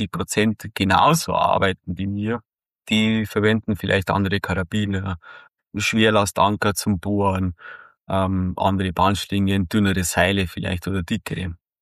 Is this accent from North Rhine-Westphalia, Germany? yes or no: no; Bavaria, Germany; Ja, also allgemein bei uns in den Höhlen, bei uns in Bayern, also im Alpenraum, muss ich sagen, gerne unterwegs.